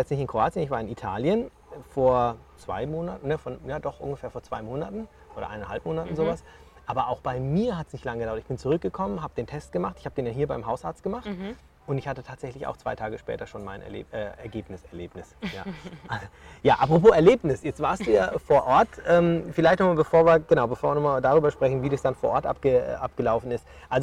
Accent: Würzburg, Bavaria, Germany; wir kommen ja aus Würzburg, ne?

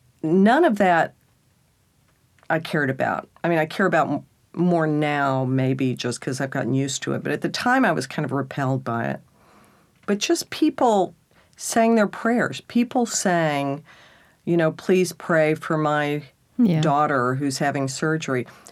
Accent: Texas, United States; It was bad enough being a Texan and then a redneck and then not educated.

